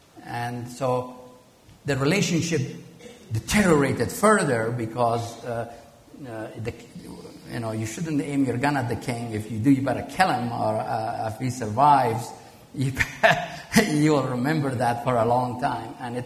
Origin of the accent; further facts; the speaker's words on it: United States; I'm saying it as an American who worries about our security.